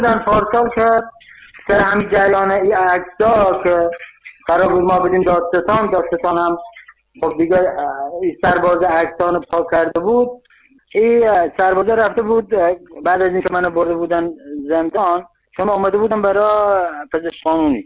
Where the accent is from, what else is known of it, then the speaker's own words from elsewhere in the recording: Iran; first language Luri; آهنگال لوری چون زبان مادری من زبان پدری من اصلا ژنتیک علاقه دارم، بیشتر آهنگام آهنگ لوری